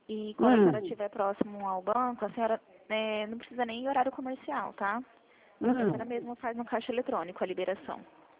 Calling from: Presidente Prudente, São Paulo, Brazil; Eu estou em Presidente Prudente, interior de São Paulo.

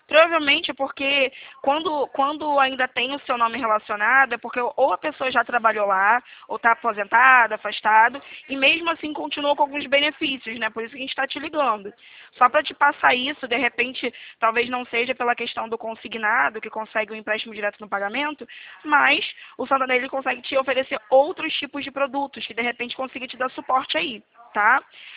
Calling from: Rio de Janeiro, Brazil; Tô falando aqui do Rio de Janeiro.

